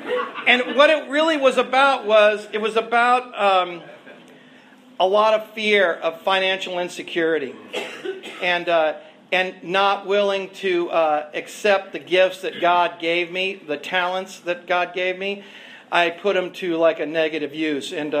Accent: Lompoc, California, United States; Was I was raised in Lompoc. My dad was stationed in the Air Force, and I went to La Prisma School.

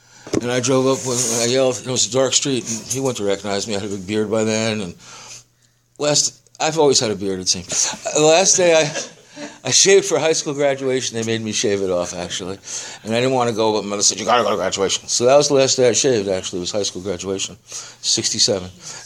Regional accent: New York, United States; I was raised back east in New York. I was born in 1949.

